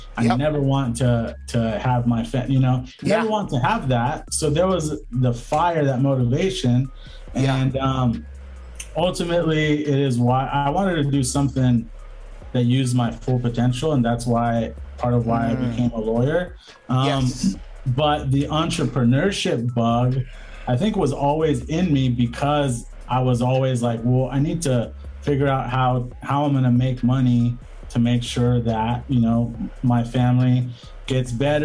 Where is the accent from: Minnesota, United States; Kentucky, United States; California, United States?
California, United States; Norco; also born or lived in Santa Ana; So from third grade, I grew up in Norco, and I was, you know, the person I am today is molded by my time in Santa Ana